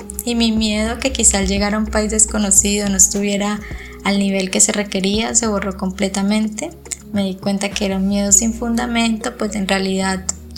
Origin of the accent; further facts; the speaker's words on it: Labrada, Caldas, Colombia; Yo soy de Labrada Caldas y viví allí toda mi época del colegio hasta que ingresé a la universidad.